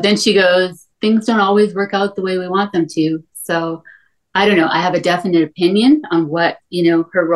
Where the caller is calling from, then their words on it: Edmonton, Alberta, Canada; From Edmonton, Alberta, Canada.